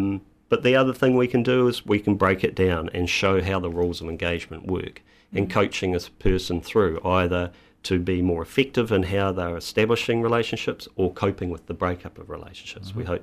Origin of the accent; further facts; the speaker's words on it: New Zealand; now in London, United Kingdom; I'm a Kiwi in London.